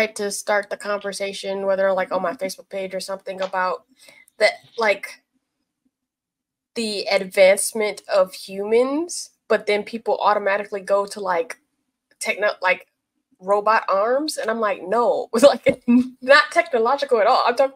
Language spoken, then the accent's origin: English; United States; Yeah, I feel like for me as an American millennial